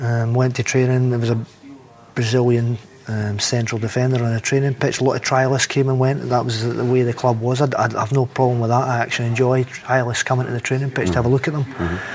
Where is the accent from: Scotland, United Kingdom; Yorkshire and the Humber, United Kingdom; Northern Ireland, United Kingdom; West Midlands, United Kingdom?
Scotland, United Kingdom; Galashiels; Yep, Gala Shields. He was like the same year as my brother, maybe 1 or 2 years younger than me. But again, growing up, I was kind of doing well on the football side in the town